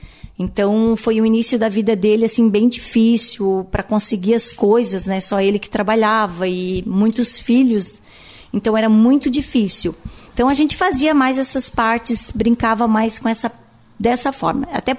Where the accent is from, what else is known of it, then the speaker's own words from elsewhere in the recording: Urussanga, Santa Catarina, Brazil; Eu nasci, na realidade, e me criei, nasci em Uruçanga, né? Mas a minha infância foi na Santa Rosa, que os meus pais moravam lá.